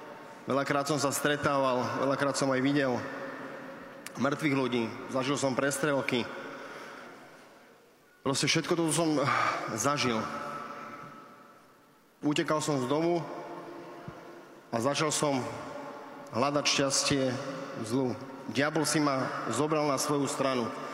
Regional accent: Bratislava, Bratislava Region, Slovakia; also born or lived in Dunajská Lužná; Pochádzam z Dunajskej Lužnej, ale rodákom som z Bratislavy. Dlhé roky som žil v Petržalke.

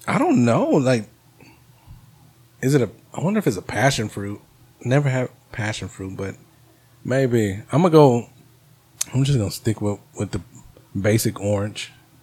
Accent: Corpus Christi, Texas, United States; You sound like you're from Houston or Louisiana." And I'm like, "No, I'm from Corpus."

